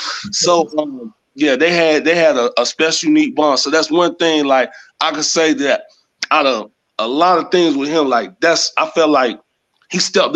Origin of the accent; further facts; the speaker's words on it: Greenville, South Carolina, United States; And, you know, once again, I'm from Greenville, that whole Greenville upstate area.